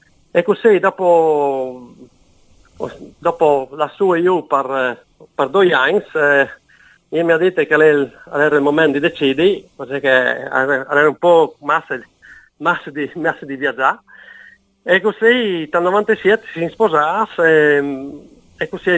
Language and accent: Italian; Colloredo di Monte Albano, Friuli-Venezia Giulia, Italy; now in Cairns, Australia; io sono di Chiauria, che è una frazione di Colore di Monte Alban, ho 52 anni, ho vivo a Cairns, è una città che è grande più o meno come Udin, ha più o meno 140.000 abitanti